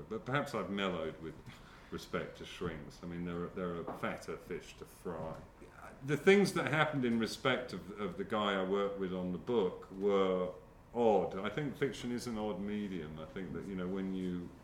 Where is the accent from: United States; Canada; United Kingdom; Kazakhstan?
United Kingdom; London; in the 1960s, when I grew up in London